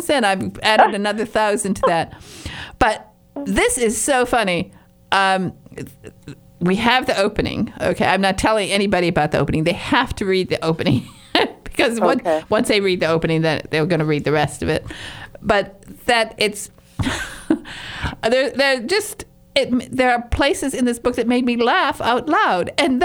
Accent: Michigan, United States; I'm from Northern Michigan and I'm a Youper

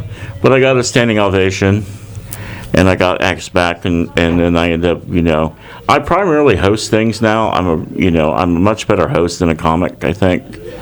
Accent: Columbus, Ohio, United States; born there; now in Plant City, United States; I was hatched in Columbus, Ohio.

